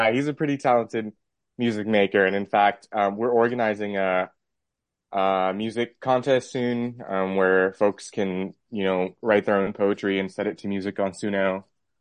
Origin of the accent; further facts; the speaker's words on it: Arizona, United States; So classic late millennial. I was born and raised in Arizona. Went to college in Chicago.